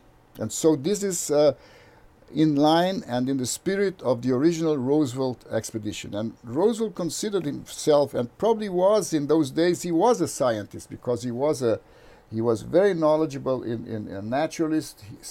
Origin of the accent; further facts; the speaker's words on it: Brazil; I am from Brazil.